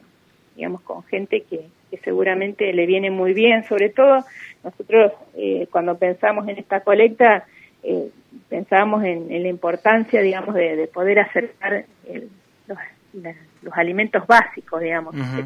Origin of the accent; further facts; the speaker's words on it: Toay, La Pampa, Argentina; para los que somos de Toay y lo conocemos